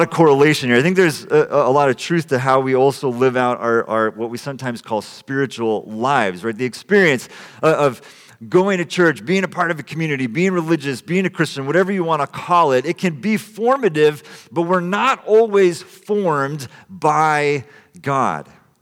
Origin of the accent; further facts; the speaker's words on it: California, United States; also born or lived in Bay Area / Boston; I was born in the Bay Area, grew up on the central coast of California, and so I kind of like to think of San Francisco as my city.